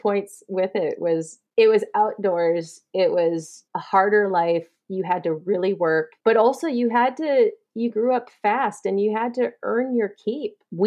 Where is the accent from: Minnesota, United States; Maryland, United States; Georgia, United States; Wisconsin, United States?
Minnesota, United States; Flensburg; also born or lived in Little Falls; Yeah, so I'm about as Minnesotan as they come. I was born in Little Falls, but I grew up 5 miles outside of a tiny town called Flensburg.